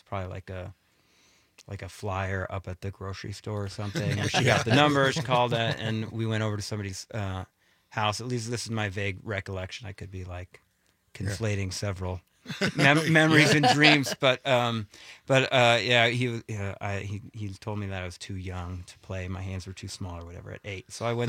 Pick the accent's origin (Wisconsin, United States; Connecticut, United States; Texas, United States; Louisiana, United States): Wisconsin, United States; Milwaukee; I had been to Madison before growing up in the Milwaukee area.